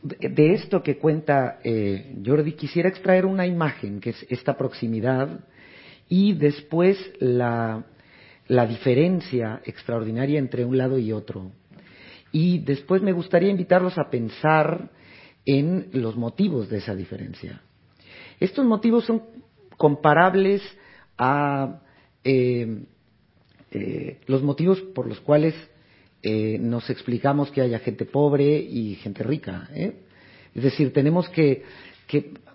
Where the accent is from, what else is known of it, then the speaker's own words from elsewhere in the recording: Puebla, Mexico; Yo soy de Puebla, una ciudad que en alguna época tuvo cierta relevancia ahí cerca de la Ciudad de México.